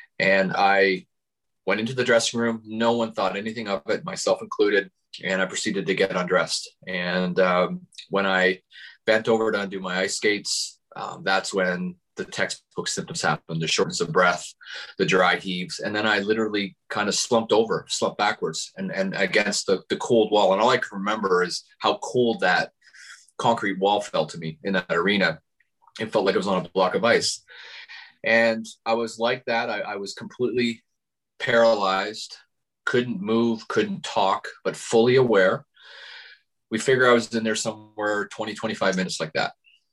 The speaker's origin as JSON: {"language": "English", "country": "Canada", "said": "Of course, I'm Canadian in the wintertime."}